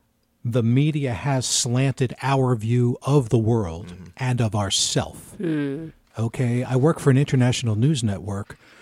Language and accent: English; United States; The other half, which is embarrassing to me as an American, is how... racist we really are.